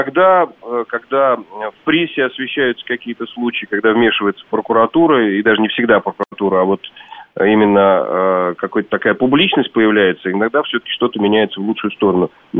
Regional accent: Moscow, Russia; я, впрочем, как коренной москвич

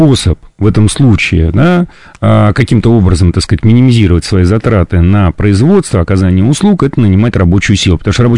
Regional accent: Moscow, Russia; Я, как коренной москвич

